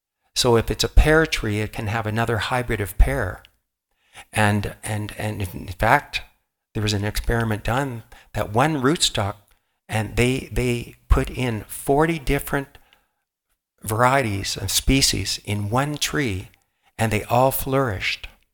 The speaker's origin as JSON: {"language": "English", "region": "Ontario", "country": "Canada", "said": "We're from Ontario, and my eldest sister married a gentleman from the Okanagan and moved there that summer."}